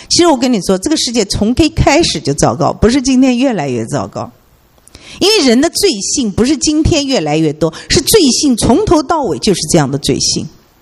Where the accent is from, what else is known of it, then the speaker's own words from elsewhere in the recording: China; 我们是中国的文化是一个比较绝望的文化